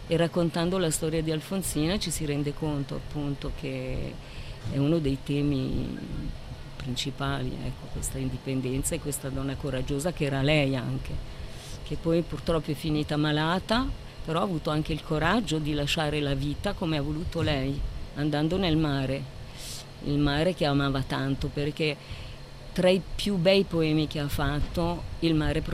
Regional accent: Ticino, Switzerland; born there; io sono nata in Ticino, dove Alfonsina è nata

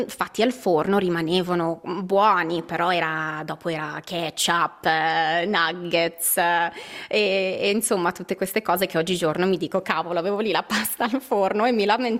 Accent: Canada; E mi dispiace, non dice tanto dei canadesi, ma essendo canadese lo posso dire.

